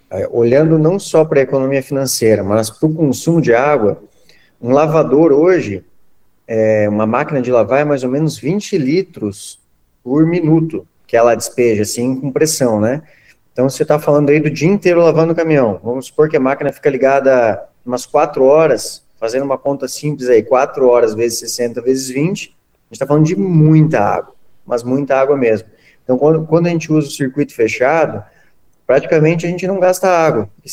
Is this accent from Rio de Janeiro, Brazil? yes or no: no; Medianeira, Paraná, Brazil; eu sou de Medianeira, e é onde eu morava. Tinha uma chácara e tinha um riozinho